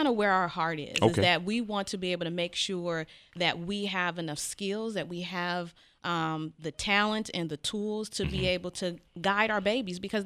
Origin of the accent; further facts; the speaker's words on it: Oakland, California, United States; even though I was born and raised in Oakland, Jaleesa was born and raised in Hayward, our mission is to focus on the Bay Area community.